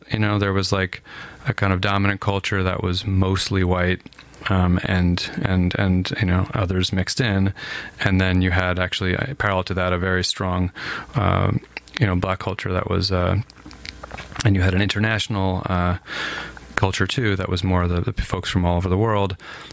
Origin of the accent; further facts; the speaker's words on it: New Jersey, United States; I think my, where I grew up in Northeast New Jersey, Bergen County, was, you know, middle and upper middle class.